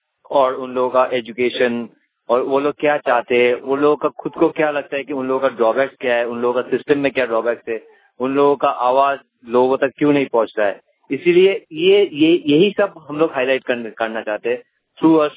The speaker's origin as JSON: {"language": "Hindi", "town": "Kolkata", "region": "West Bengal", "country": "India", "said": "मैं कलकत्ता से आया हूँ।"}